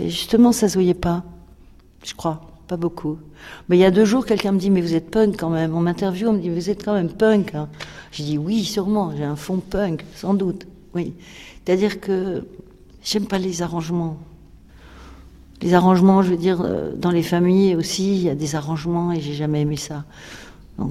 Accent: Versailles, Île-de-France, France; born there; Vous savez, je suis née à Versailles

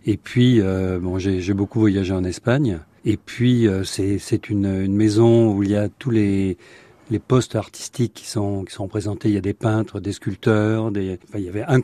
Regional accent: Hauts-de-France, France; puisque je suis du Nord

